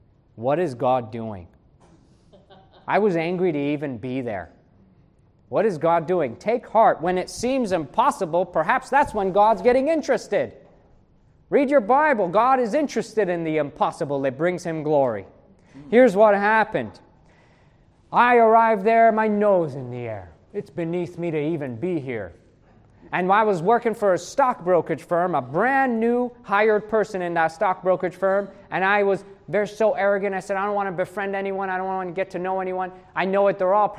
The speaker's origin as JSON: {"language": "English", "region": "New York", "country": "United States", "said": "I came from New York, the cutting edge of fashion."}